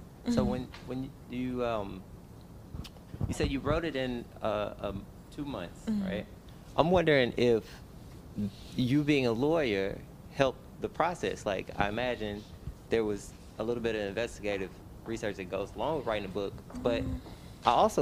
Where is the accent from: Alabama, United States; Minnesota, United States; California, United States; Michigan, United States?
Alabama, United States; Huntsville; Hey everybody, I'm from Alabama too. I'm from Huntsville.